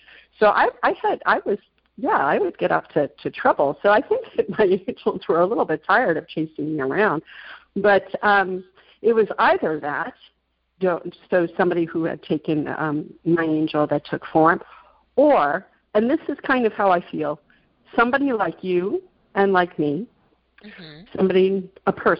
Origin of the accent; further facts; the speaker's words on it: England, United Kingdom; I'd been out the night before. I'm English.